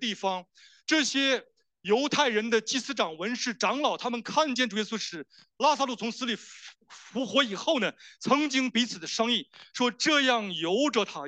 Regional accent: China; 那我们中国人呢，很喜欢宫廷剧啊

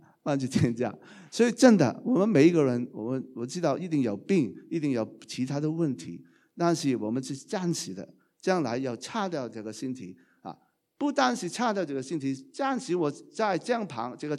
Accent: Hong Kong; also born or lived in Canada; 我从小的时候就希望有一个，我就是香港吧，我希望去找一个更美好的家乡，就是加拿大

